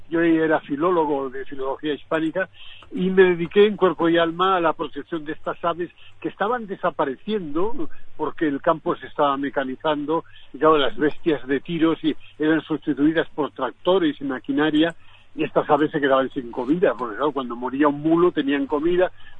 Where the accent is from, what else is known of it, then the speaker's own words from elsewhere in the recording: Barcelona, Catalonia, Spain; born there; moved away as an adult; Nací en Barcelona y dejé Barcelona en 1968 para venir a trabajar aquí en el Pirineo, en el norte de España, en la frontera francesa